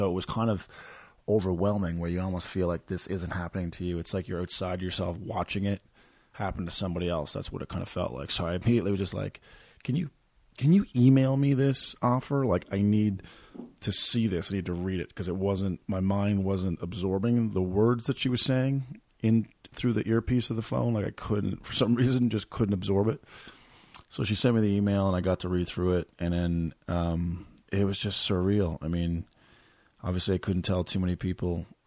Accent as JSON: {"language": "English", "town": "Corner Brook", "region": "Newfoundland and Labrador", "country": "Canada", "tie": "born or raised there", "said": "Ironically, I was in my hometown of Corner Brook a little over a month ago"}